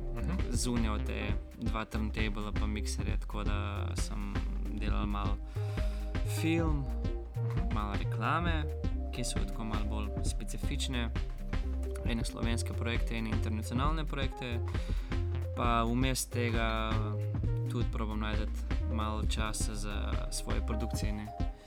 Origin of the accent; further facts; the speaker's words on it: North Macedonia; Slovenian is a second language; kot študent na veterinarni medicini, kot Makedonec v Bulgariji